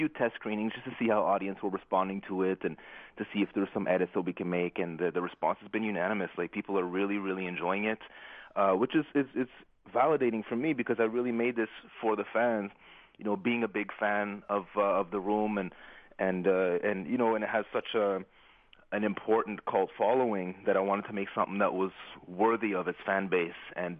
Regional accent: Ottawa, Ontario, Canada; We did the premiere in my hometown here in Ottawa

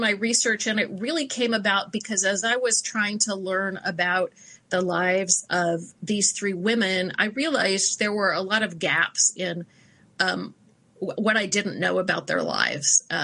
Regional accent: Midwest, United States; I'm a Midwesterner.

